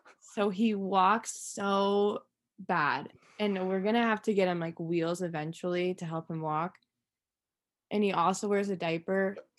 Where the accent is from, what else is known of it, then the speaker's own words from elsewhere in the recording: Colorado, United States; I mean, I grew up in Colorado, so I would always come here.